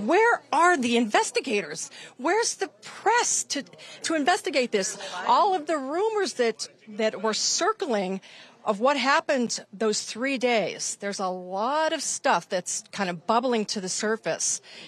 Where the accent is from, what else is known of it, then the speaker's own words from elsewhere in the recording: East Palestine, Ohio, United States; I'm from East Palestine, 27-year resident.